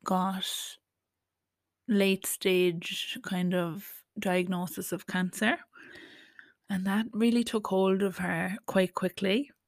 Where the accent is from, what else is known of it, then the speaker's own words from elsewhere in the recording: Cork, Munster, Ireland; born there; when I was born, 1986. I was born in Cork, Ireland. It's the very southern part of Ireland.